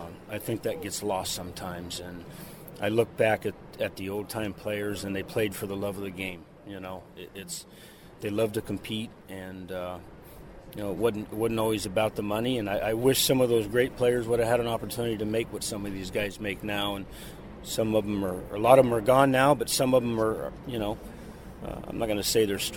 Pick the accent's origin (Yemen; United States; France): United States; New York City, New York; Growing up in Yankee Stadium as a kid was a dream, you know, for my brothers and I.